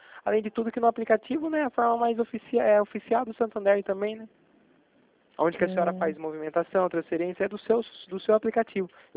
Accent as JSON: {"language": "Portuguese", "town": "Itatiba", "region": "São Paulo", "country": "Brazil", "said": "Eu sou daqui de Itatiba."}